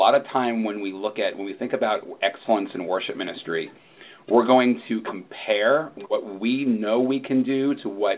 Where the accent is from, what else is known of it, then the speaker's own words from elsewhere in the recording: New York, United States; I grew up in New York. I'm not necessarily a country music fan.